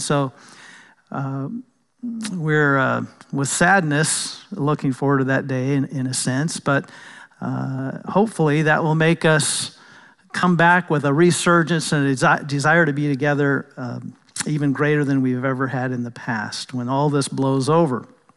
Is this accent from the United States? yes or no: yes; United States; You know, it's also difficult for me because I'm an American